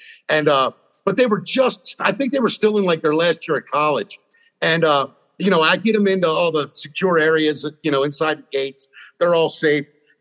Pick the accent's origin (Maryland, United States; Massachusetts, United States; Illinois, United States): Maryland, United States; Baltimore; I said, I'm actually from Baltimore, man. We have the Preakness.